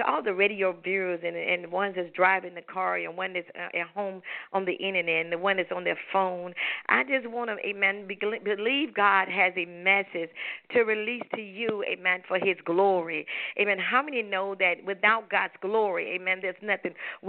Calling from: Bainbridge, Georgia, United States; I'm calling from Bainbridge, Georgia.

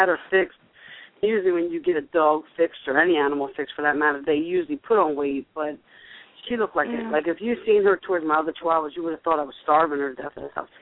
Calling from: Philadelphia, Pennsylvania, United States; from Philadelphia.

